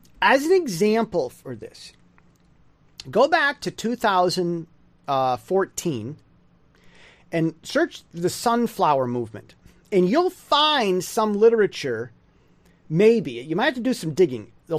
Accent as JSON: {"language": "English", "country": "United States", "said": "Now, I, as an American, had concern"}